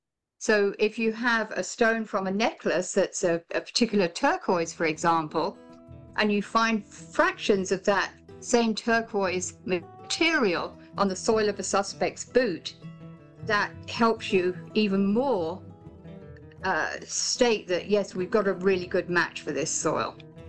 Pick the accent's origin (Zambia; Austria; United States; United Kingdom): United Kingdom; I'm a Brit, a transplant